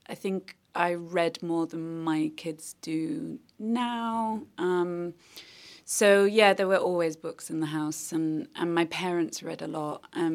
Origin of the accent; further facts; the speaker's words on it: York, Yorkshire and the Humber, United Kingdom; moved away; also born or lived in Liverpool / Hong Kong; I was born in Liverpool, and then I grew up in York, so in the north of England, and then we lived in a suburb outside of York, which is very like lovely, beautiful medieval city in the north. But I lived in a sort of pretty working class suburb